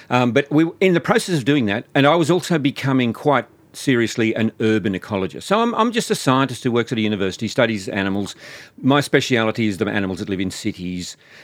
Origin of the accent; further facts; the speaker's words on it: New South Wales, Australia; it was on the urban birds of my hometown in New South Wales.